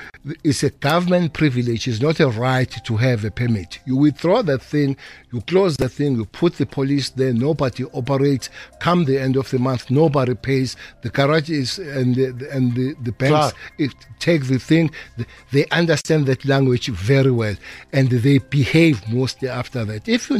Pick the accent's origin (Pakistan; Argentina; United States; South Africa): South Africa; I'm a South African. I'm a South African.